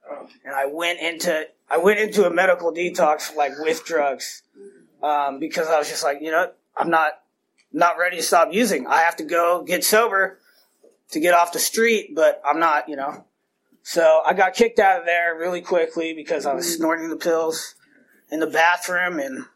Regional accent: Riverside, California, United States; I was born in Riverside. My father was a police officer. My mother has a master's in child development. And so I grew up in a very loving, amazing home.

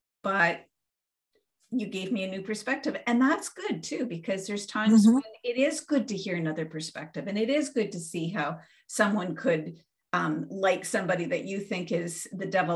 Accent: Canada; I'm Canadian

